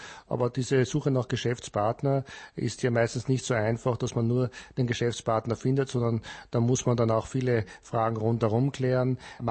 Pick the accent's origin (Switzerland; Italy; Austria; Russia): Austria; den wir als Österreicher in Tschechien oder die Tschechen in Österreich finden